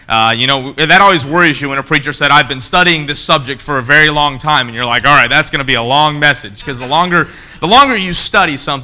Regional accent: Kentucky, United States; I'm from Kentucky. I grew up there.

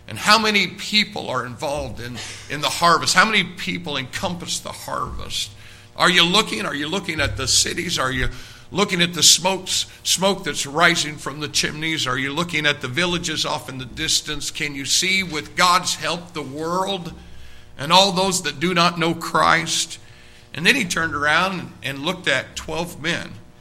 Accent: Jacksonville, Indiana, United States; And here I am from Jacksonville, Indiana, 1,500 people.

